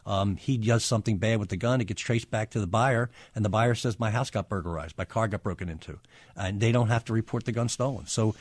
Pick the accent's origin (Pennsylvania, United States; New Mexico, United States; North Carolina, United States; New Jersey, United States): Pennsylvania, United States; Philadelphia; when I was growing up in South Philly in the 1960s